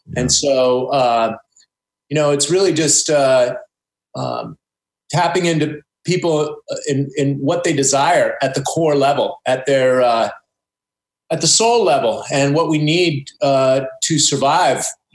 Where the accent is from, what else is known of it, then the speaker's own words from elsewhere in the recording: United States; Well, I grew up as an American, and I was weaned on, you know, Captain Crunch and Pop-Tarts and TV dinners. You know, I grew up in the 70s.